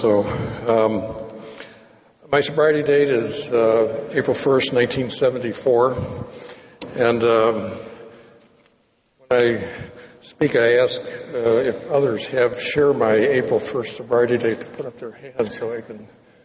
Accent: Detroit, Michigan, United States; As I say, I grew up in Detroit, and in our house, at Christmas in the living room, of course, we had the Christmas tree and all decorated and the gifts under the tree.

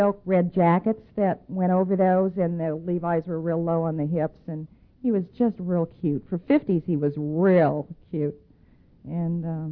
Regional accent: Cheyenne, Wyoming, United States; born there; I was born in 1941 in Cheyenne, Wyoming, to some parents who had waited 5 years for me.

